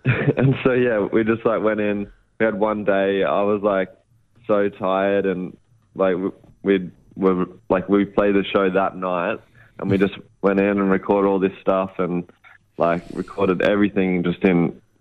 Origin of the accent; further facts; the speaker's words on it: Redlands, Queensland, Australia; now in Gold Coast, Australia; I'm currently on the Gold Coast, but I grew up in the Redlands.